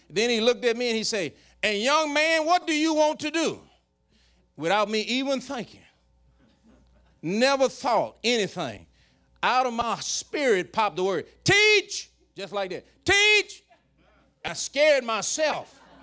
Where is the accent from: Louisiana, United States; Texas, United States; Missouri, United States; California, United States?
Louisiana, United States; Bayou Rapids; He's from Brooklyn, New York. I'm from Bayou Rapids, Louisiana. Big city.